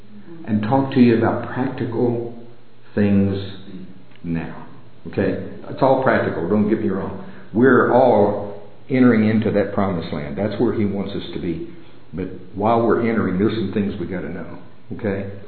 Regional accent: Oklahoma, United States; I'm from Oklahoma.

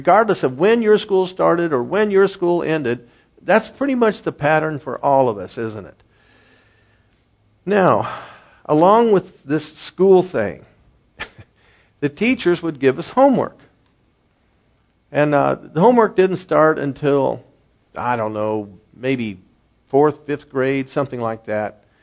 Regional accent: Kettering, Ohio, United States; You know, I grew up in Kettering, and we had what was called the Holiday at Home Festival.

